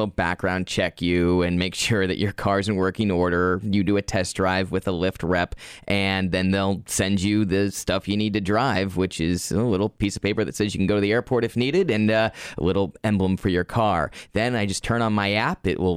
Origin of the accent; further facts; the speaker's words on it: San Francisco, California, United States; I grew up in San Francisco and went to school at UCLA.